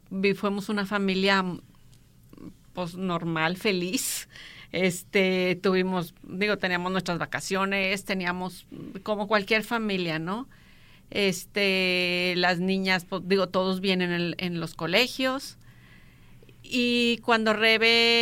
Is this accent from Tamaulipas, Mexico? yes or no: yes; Ciudad Victoria, Tamaulipas, Mexico; now in Monterrey, Mexico; Yo soy originaria de Ciudad Victoria, mi esposo es de aquí de Monterrey, yo estudiaba aquí